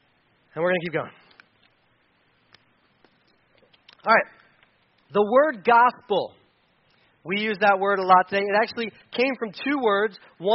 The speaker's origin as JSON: {"language": "English", "town": "Newark", "region": "Delaware", "country": "United States", "tie": "born or raised there", "also_born_or_lived": "Wilmington", "said": "Interestingly enough, I was born in Wilmington. But that's not what I am. … of Wilmington. … of Newark because that's where I lived."}